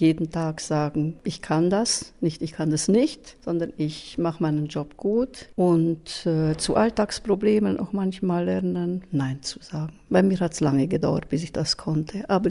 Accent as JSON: {"language": "German", "town": "Großpold", "region": "Sibiu County", "country": "Romania", "said": "ich komme aus Großpold"}